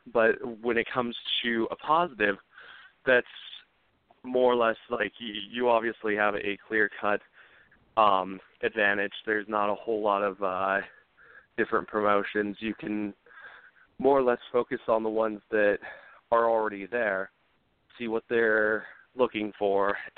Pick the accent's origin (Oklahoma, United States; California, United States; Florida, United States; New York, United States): California, United States; Riverside; moved away; I had been living in Idaho for quite some time now. Lovely country out here. Originally, I am from Riverside, California, and my parents decided that they wanted to move to somewhere that was a little bit more